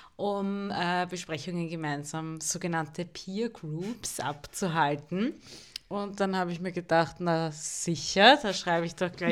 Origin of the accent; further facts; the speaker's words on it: Vienna, Austria; weil ich gefühlt die einzige Wienerin war